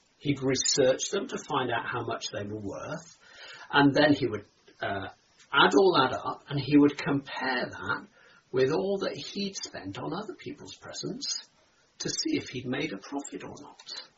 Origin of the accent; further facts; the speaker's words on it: West Midlands, United Kingdom; Now, I grew up in Herefordshire, which doesn't have many towns, but it does have lots of farms.